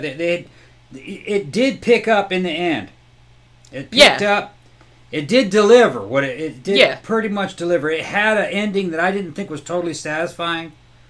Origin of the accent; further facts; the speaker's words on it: the South, United States; And I'm from the South.